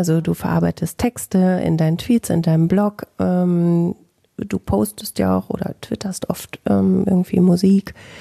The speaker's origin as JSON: {"language": "German", "town": "Bielefeld", "region": "North Rhine-Westphalia", "country": "Germany", "tie": "born or raised there", "said": "bei mir in meiner Heimat in Bielefeld"}